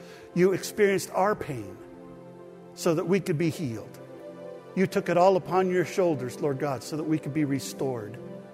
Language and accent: English; Vancouver, Washington, United States; You know where Amboy is? I grew up in Vancouver, so I knew.